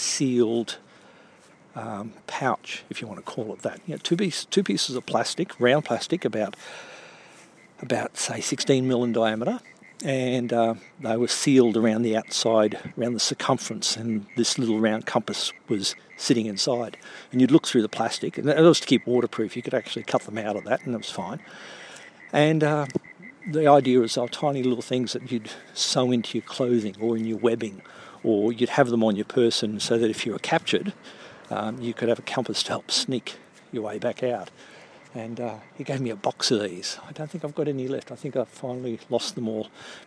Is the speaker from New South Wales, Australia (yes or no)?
no; Toowoomba, Queensland, Australia; So, as far as my favourite toy as a child, growing up in Toowoomba, was a ex-Vietnam War supply parachute